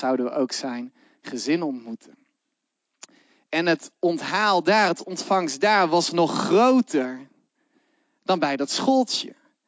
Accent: Netherlands; Wist je ook dat we internationaal bekend staan als Nederlanders om onze gierigheid?

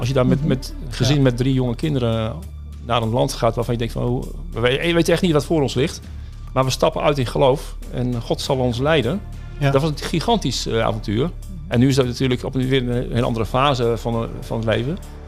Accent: Netherlands; Wij komen uit de Nederlandse cultuur, waarin waarheid een hele hoge waarde heeft.

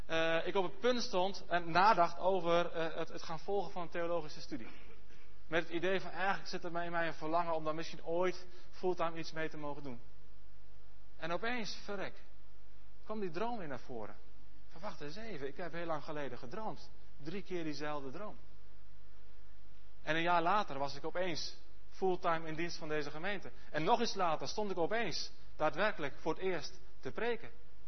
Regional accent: Alteveer, Netherlands; born there; in mijn geboortedorp Alteveer.

